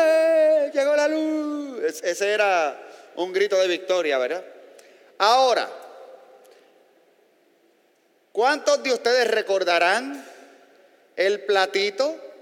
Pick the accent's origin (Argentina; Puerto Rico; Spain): Puerto Rico; Carolina; Yo en mi niñez, aquí en Villa Carolina, la luz se iba con bastante frecuencia